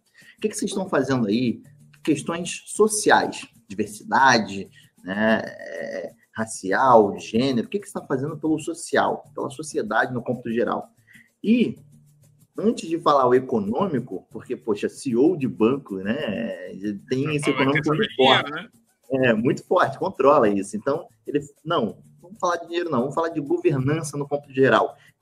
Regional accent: Rio de Janeiro, Brazil; Eu, como bom carioca, gosto muito de conversar

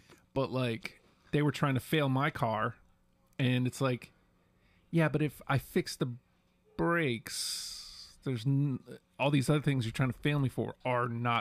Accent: New York, United States; And I mean, technically, I'm a New Yorker.

